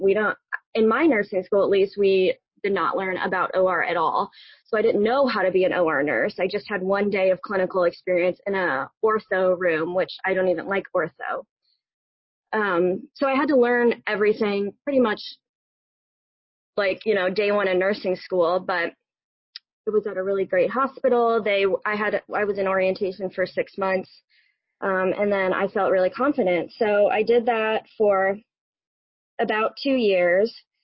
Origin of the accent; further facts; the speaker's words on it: St. Louis, Missouri, United States; I'm from St. Louis, Missouri, originally.